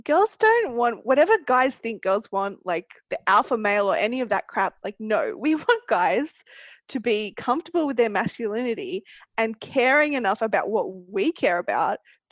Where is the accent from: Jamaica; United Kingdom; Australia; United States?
Australia; as an Australian